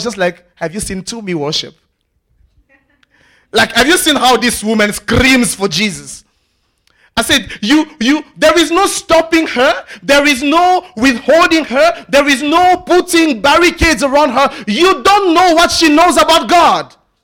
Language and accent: English; France; accent: French; English is a second language; That I choose not to pronounce because my very French accent betrays me.